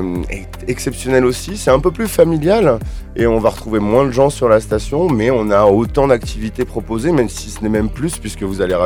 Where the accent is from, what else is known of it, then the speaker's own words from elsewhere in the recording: Nantes, Pays de la Loire, France; Je suis nantais, moi, pour ma part.